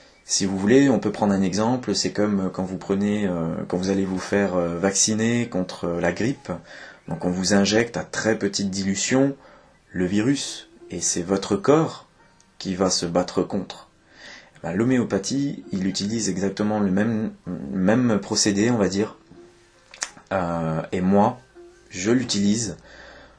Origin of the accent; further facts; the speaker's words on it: Grand Est, France; vous êtes rentré chez nous en Moselle-Est, où il fait bien froid